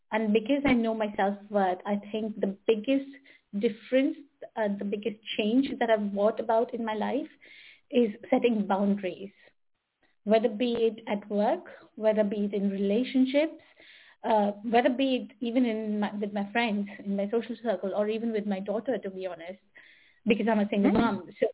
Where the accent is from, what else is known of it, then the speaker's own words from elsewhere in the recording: India; English is a second language; as you can probably even hear it in my accent, I'm originally from India.